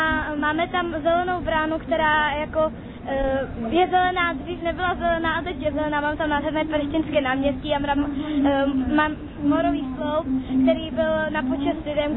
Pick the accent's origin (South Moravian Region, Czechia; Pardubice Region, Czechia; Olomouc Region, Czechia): Pardubice Region, Czechia; Pardubice; Pardubic.